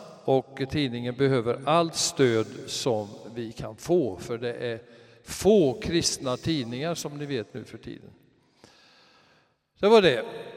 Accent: Borås, Västra Götaland County, Sweden; born there; jag är född i Borås. Årtalet kan vi glömma.

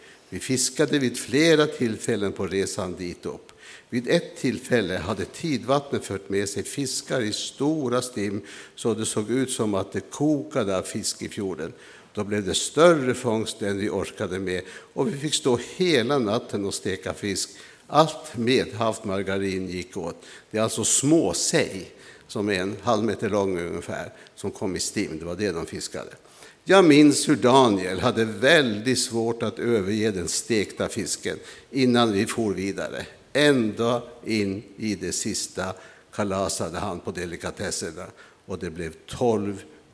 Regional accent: Nordland, Norway; moved away as an adult; now in Sweden; Själv är jag uppväxt i Lofoten. Men kom till Sverige som 20-åring ungefär.

